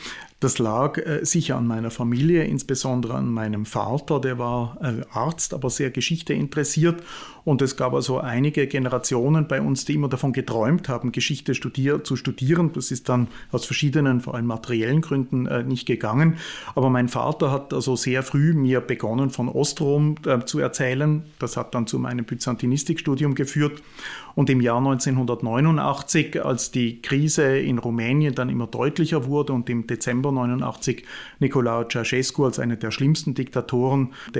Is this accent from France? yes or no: no; Switzerland; Also ist so, ich komme ja aus der Schweiz und meine erste Fremdsprache war Französisch.